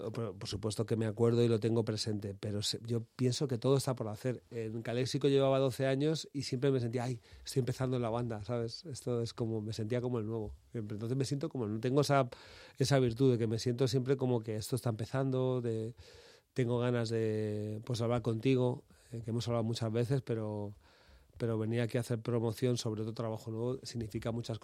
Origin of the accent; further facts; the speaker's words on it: Madrid, Community of Madrid, Spain; Sí, yo soy madrileño. Mira qué acento tengo.